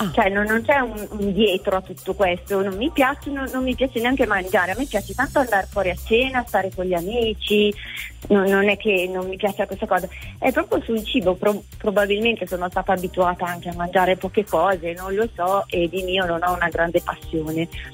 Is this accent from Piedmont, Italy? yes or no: no; Milan, Lombardy, Italy; Di Milano.